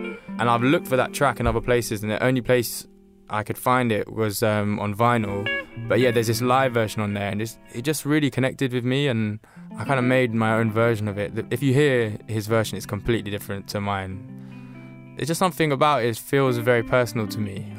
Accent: Norwich, East of England, United Kingdom; born there; now in London, United Kingdom; I was born in Norwich, yeah.

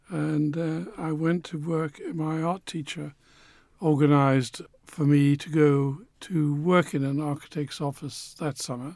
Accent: Newcastle, North East England, United Kingdom; also born or lived in Manchester; at the time Manchester, which I don't remember very much about because I was 8 when I left there. I grew up in Newcastle. I identify with Newcastle, and that's an extraordinary city.

